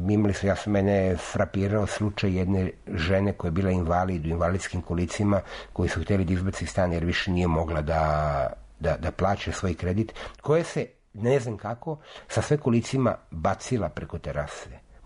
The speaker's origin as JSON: {"language": "Serbian", "country": "Serbia", "said": "mi kao Srbi"}